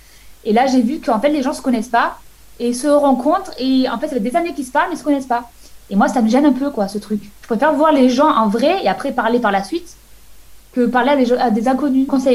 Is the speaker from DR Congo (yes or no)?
no; Provence-Alpes-Côte d'Azur, France; Donc moi, voilà, je suis du Var.